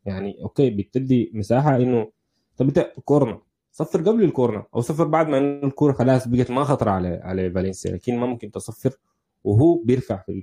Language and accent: Arabic; El Mahalla El Kubra, Gharbia, Egypt; عندنا في المحلة